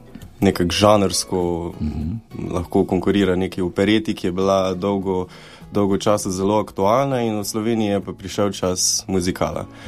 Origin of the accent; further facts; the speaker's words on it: Celje, Savinja, Slovenia; Celjani smo izjemno ponosni